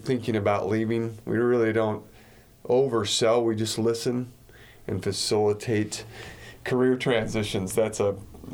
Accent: Waukee, Iowa, United States; also born or lived in Agency / Ottumwa; I'm from Iowa originally, born in Agency or Ottumwa. So I'm an Iowa kid.

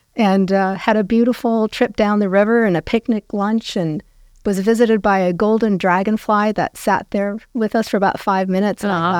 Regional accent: Manhattan, New York, United States; born there; I was born in Manhattan.

